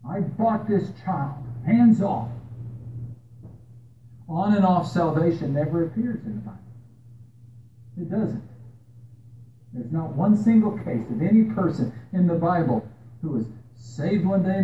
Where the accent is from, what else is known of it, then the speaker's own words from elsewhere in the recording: Texas, United States; Where I grew up in West Texas, there was a lot of branding that took place with the cattle.